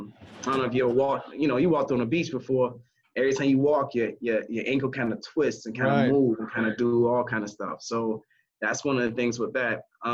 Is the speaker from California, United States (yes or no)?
no; Savannah, Georgia, United States; I'm from Savannah, Georgia, man. That's a football town.